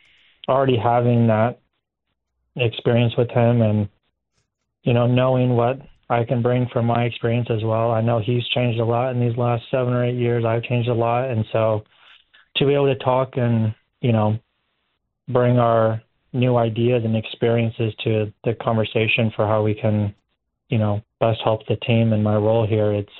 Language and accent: English; Houston, Texas, United States; there was some crazy rule in the MLS that said, because I am born and raised in Houston within a certain distance of the Houston Dynamo Stadium, that I needed to play for the Houston Dynamo.